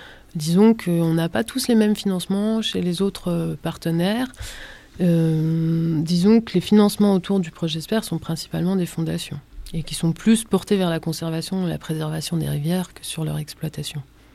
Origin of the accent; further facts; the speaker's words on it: Bourgogne-Franche-Comté, France; Alors moi, je suis doubiste. Doubiste du Doubs. Je viens du Haut-Doubs et j'ai l'impression... Enfin, je vis ici depuis quelques années